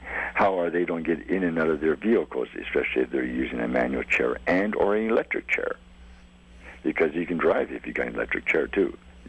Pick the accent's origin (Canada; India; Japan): Canada; I'm glad I'm Canadian.